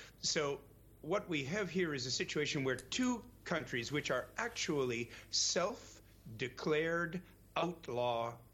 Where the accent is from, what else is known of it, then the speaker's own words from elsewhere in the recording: Canada; There is a nuclear power plant less than 1 hour's drive from my hometown. Nobody asked Canada what we were going to do with our nuclear power plants.